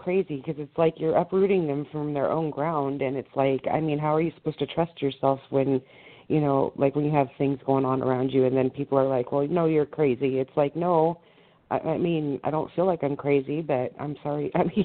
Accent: Washington, United States; I'm from Washington State.

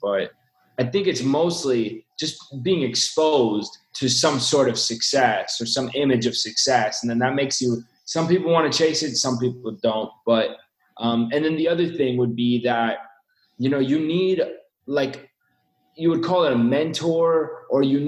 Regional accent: California, United States; I mean, I grew up in California and I went to school at UCSB.

